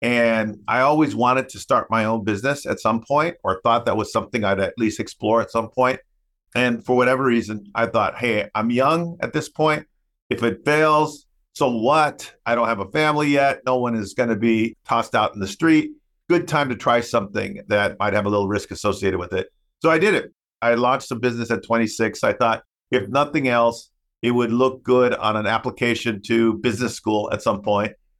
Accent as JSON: {"language": "English", "country": "United States", "tie": "born there", "said": "Well, because I'm a English speaking, US born Latino, people think that my upbringing wasn't necessarily traditional from a Latino standpoint, and it was. My mom was a Spanish speaking person first."}